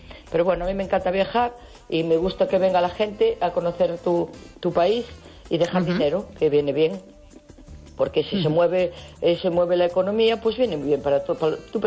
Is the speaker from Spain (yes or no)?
yes; Galicia, Spain; No sé para qué vine, porque he hecho de menos mi casa, porque como Galicia no hay nada.